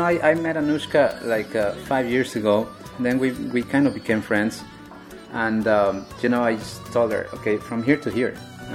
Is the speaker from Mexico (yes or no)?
yes; Mexico City, Mexico; When I was growing up in Mexico City